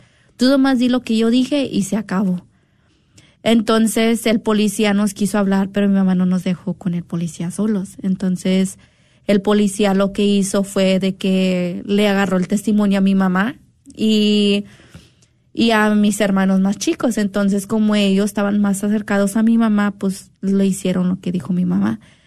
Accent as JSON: {"language": "Spanish", "town": "Dallas", "region": "Texas", "country": "United States", "tie": "born or raised there", "also_born_or_lived": "Mexico", "said": "yo nací en México, pero fui criada aquí en Estados Unidos, en Dallas, desde chica"}